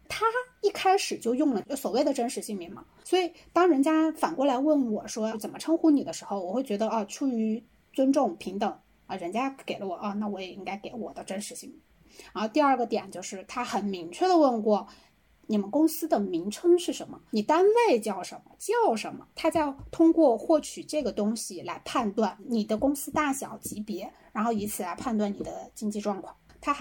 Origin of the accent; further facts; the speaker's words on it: southern China, China; 作为一个南方人，我又没有见过东北的那种雪